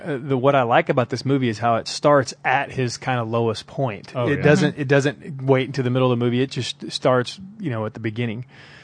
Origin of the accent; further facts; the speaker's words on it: Oklahoma, United States; I grew up in Oklahoma, and we would always go watch these boxing matches in some, you know, high school auditorium